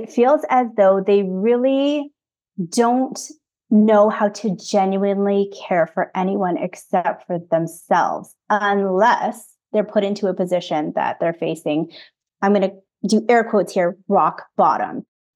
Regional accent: Canada; I'm a Filipino Canadian.

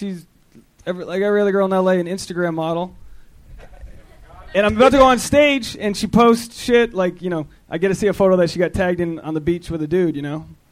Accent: Rhode Island, United States; I come from Rhode Island, very Irish Catholic family.

